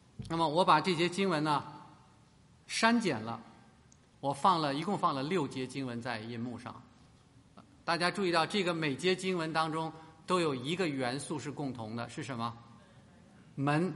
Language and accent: Chinese; Beijing, China; 就说我的老家北京城吧